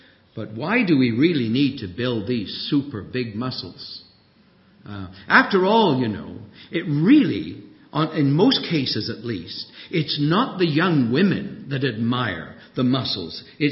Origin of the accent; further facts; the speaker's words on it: Treorchy, Wales, United Kingdom; I went back to my hometown, Treorchy in South Wales.